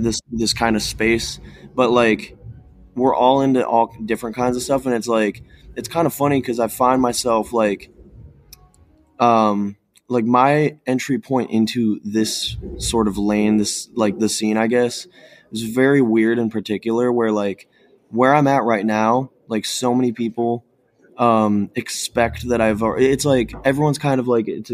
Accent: Cleveland, Ohio, United States; So like growing up in Cleveland, I definitely came into things a bit more on, you know, the more hardcore end of things.

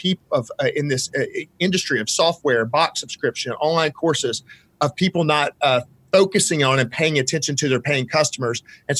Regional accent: Alabama, United States; I'm a simple guy. So I'm from Alabama. So you got to keep it real simple with me.

